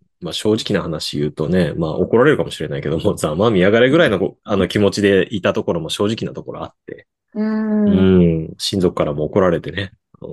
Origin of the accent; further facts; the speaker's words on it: Niigata, Japan; 僕新潟なんですけども